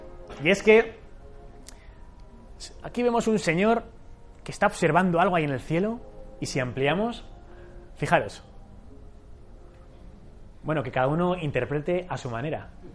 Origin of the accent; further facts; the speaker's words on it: Zaragoza, Aragon, Spain; Pero bueno, ya como soy de Zaragoza, pues tengo que barrer para casa.